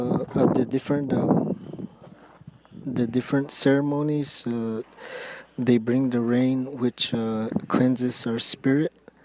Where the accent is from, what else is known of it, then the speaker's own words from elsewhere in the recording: Arizona, United States; I'm from the Wapati village, and water is very sacred to us. We are Hopi dry farmers